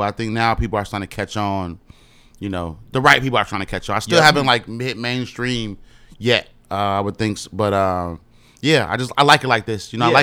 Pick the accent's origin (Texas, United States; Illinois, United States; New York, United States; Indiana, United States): Illinois, United States; Chicago; West side of Chicago. Okay. It's like me